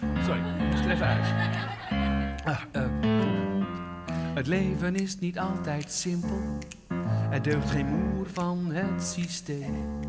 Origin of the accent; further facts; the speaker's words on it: Drenthe, Netherlands; Ik was 1 jaar of 8 en ik kom uit het Hoge Noorden uit Drenthe.